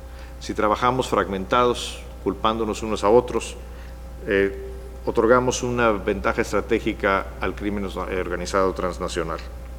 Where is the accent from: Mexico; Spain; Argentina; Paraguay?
Mexico; como mexicano, como ciudadano de México